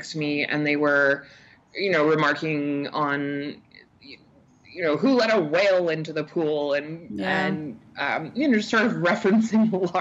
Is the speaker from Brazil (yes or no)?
no; Saudi Arabia; You know, it was really safe. We were on a compound. We absolutely had access to all parts of the city and the desert, and we spent a lot of time camping.